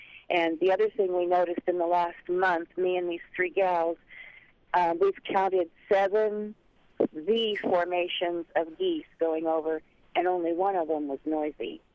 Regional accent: Fairbanks, Alaska, United States; born there; I was born up in Fairbanks, and I get to know the beaches, you know, when I go.

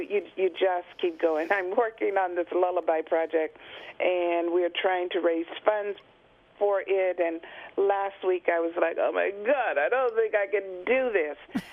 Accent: Georgia, United States; I grew up in Georgia and with my grandmother, and during the time that the work for African Americans was picking cotton.

